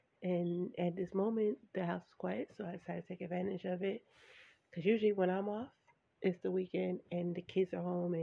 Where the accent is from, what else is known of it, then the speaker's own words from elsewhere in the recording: Gary, Indiana, United States; I grew up in Gary, well, Kayman Township, which is unincorporated part of Gary, Indiana.